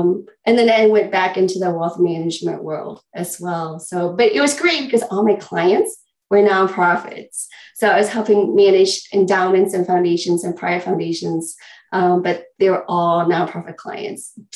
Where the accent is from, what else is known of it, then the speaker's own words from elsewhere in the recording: Michigan, United States; also born or lived in Vietnam / Ohio; I was born in Vietnam. Chinese, and then I grew up in Michigan, Ohio.